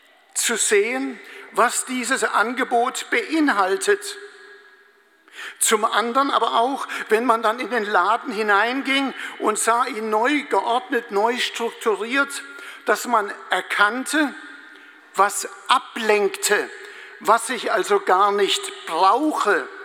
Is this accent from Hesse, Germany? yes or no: yes; Hesse, Germany; Wir stellten fest, er wohnt im schönen Hessenland. Ich bin auch Hesse.